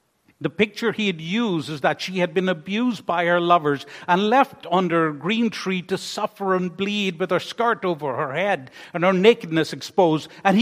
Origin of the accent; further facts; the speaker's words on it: Guyana; He killed 918 people in my home country in that murder-suicide back in 1978.